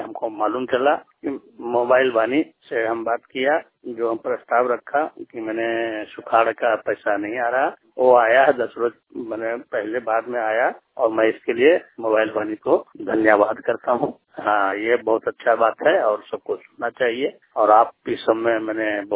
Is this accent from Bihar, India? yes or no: yes; Sikandra, Bihar, India; मैं सिकंदरा प्रखंड से बिलोंग करता हूँ